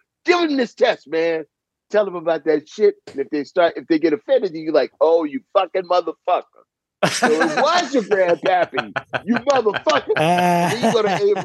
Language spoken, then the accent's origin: English; Los Angeles, California, United States; I was a youth minister growing up in South Central LA.